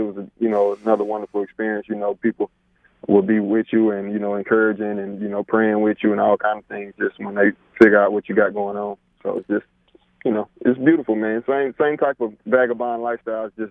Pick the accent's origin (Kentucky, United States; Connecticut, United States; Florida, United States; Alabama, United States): Alabama, United States; where'd you come from? I came from Alabama.